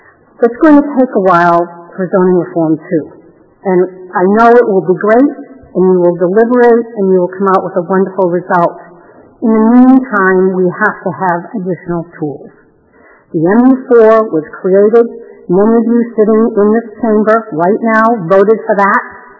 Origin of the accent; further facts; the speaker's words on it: Newton, Massachusetts, United States; but I'd like to think I'm from Newton.